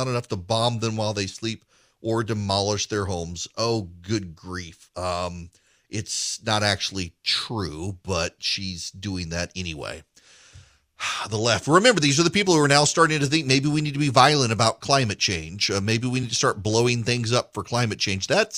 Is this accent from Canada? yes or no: no; Dubai, United Arab Emirates; now in United States; Sometime when I was living in Dubai, growing up in Dubai in the 80s